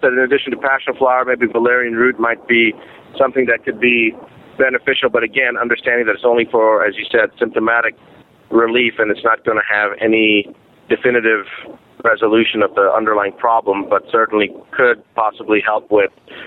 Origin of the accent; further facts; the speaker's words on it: Rosebud, Missouri, United States; and I said, really, I grew up in Missouri. And he goes, where? And I said, Rosebud.